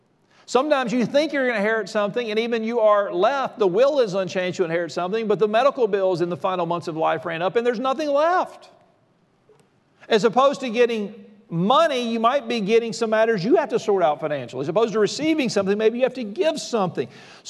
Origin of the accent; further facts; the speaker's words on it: Mobile, Alabama, United States; We moved off to seminary from Mobile, where we're from, to Louisville, Kentucky, where we were going to seminary.